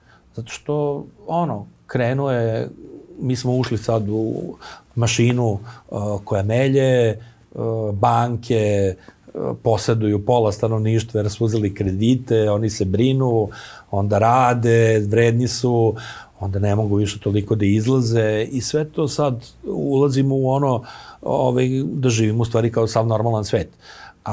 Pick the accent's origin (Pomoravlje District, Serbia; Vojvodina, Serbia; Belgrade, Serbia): Belgrade, Serbia; Beograd je nekad živeo 24/7. Znači, sećam se dok sam išao kao klinac busom